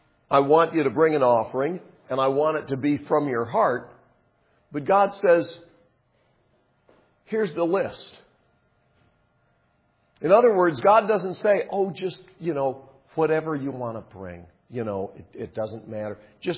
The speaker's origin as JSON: {"language": "English", "region": "North Carolina", "country": "United States", "tie": "born or raised there", "said": "I told the story before about when I was about to preach for the first time at the church where I grew up in North Carolina."}